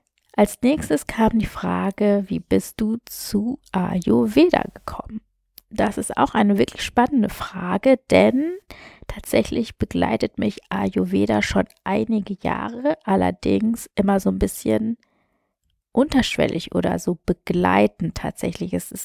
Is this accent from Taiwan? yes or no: no; Germany; also born or lived in India; Ich bin in Indien geboren, ich bin adoptiert worden und bin mit einem Jahr nach Deutschland gekommen und bin dann hier aufgewachsen